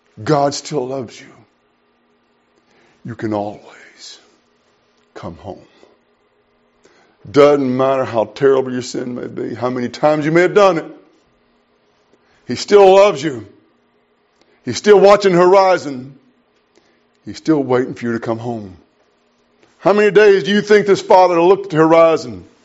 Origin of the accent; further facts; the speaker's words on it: Grenada, Mississippi, United States; I grew up in Grenada, Mississippi.